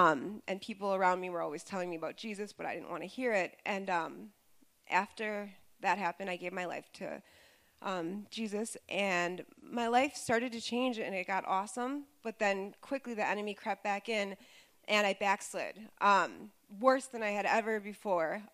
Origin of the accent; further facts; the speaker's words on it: Milwaukee, Wisconsin, United States; I'm actually from Milwaukee, right where our center is.